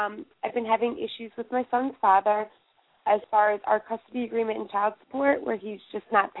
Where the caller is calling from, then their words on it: Philadelphia, Pennsylvania, United States; From Philadelphia.